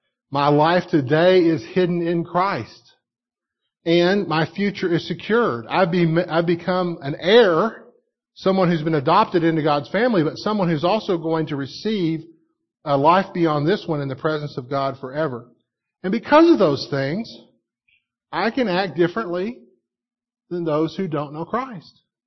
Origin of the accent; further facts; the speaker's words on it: Texas, United States; I grew up in Texas. I'm a person that grew up in an evangelical tradition.